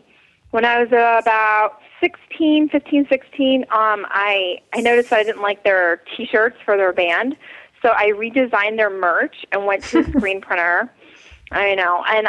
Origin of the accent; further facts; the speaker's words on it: Wilmington, North Carolina, United States; I'm from Wilmington, North Carolina.